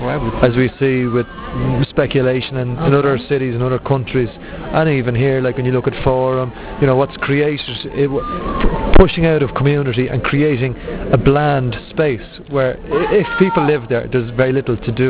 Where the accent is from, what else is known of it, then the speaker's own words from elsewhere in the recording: Ireland; Like I'm coming from Ireland, which has gone through so much poverty, and now very quickly is going through progress.